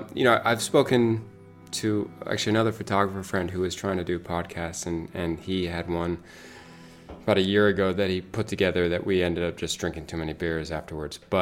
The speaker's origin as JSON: {"language": "English", "country": "United States", "tie": "born or raised there", "said": "So, I grew up in the States, but my mom's family is all from Yorkshire."}